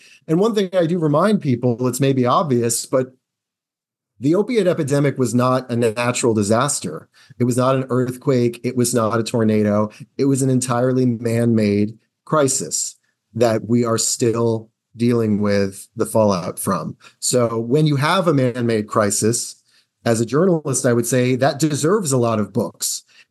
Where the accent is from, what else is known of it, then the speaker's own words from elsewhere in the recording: Rhode Island, United States; I'm often frustrated by the politics of my home state. But there are some things that Rhode Island is kind of leading the way on.